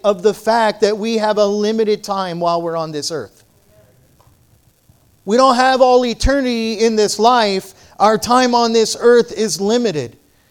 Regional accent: Oklahoma, United States; I didn't know any of that stuff, and I'm from Oklahoma, you know, so how embarrassing is that?

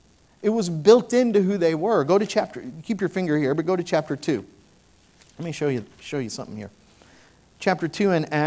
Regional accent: Oklahoma, United States; I am from Oklahoma. You can go ahead and say amen. Anyway, so I'm from Oklahoma. I was raised in a family who are Oklahoma Sooners fans, which is a football team in Oklahoma

